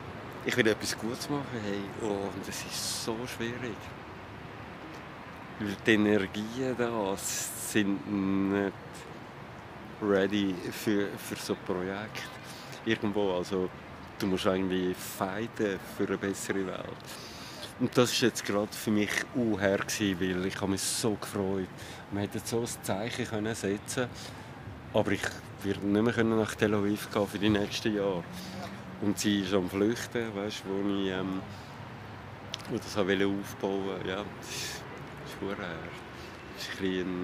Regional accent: Switzerland; als Schweizer Außenstehender kann ich so denken

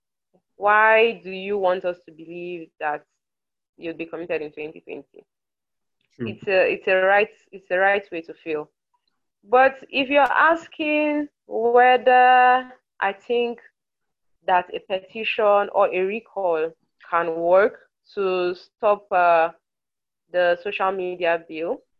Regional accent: Nigeria; this does not represent my position as in Nigerian

